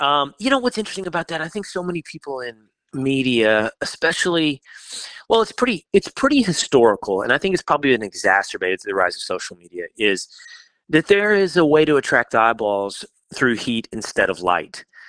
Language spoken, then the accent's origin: English; Sherman, Texas, United States; also born or lived in California / Montana; Born and raised in Sherman, Texas for the first 18 years of my life, moved back on several occasions after going to college in California and spending a few years pretending I was a ranch hand in Montana.